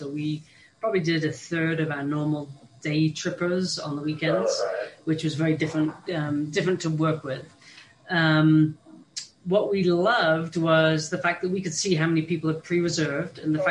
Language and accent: English; Truckee, California, United States; from Tahoe Donner, California, and Truckee, Lake Tahoe area.